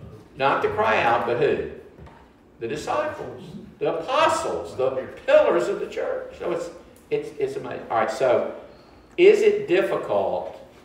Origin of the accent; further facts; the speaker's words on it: Jackson, United States; I growing up in Jackson at the time, I wanted to know